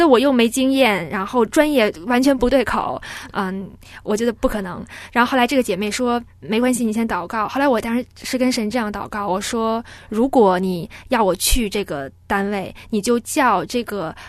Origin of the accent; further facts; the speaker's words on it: Beijing, China; 我是北京的